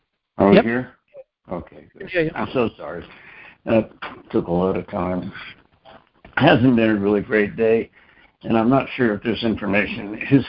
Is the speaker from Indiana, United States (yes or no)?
no; West Virginia, United States; from West Virginia.